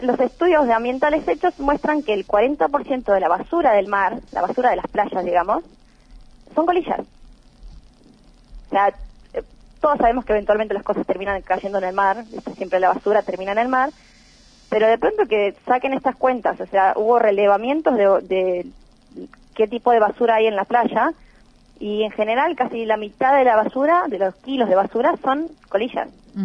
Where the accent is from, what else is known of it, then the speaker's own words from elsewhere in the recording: Buenos Aires, Argentina; soy de provincia de Buenos Aires, y es muy complejo sacar el permiso.